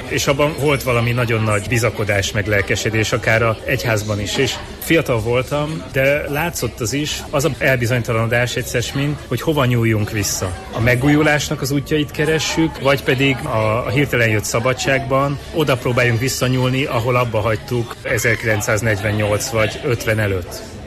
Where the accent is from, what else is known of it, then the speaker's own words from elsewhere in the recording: Szombathely, Vas, Hungary; Én Szombathelyen külvárosában, Herényben nőttem fel, és egyrészt ugye ez a Ratkó korszak unokáiknak a kora, vagy pont a vége. Ez a 80-as évek elején születettek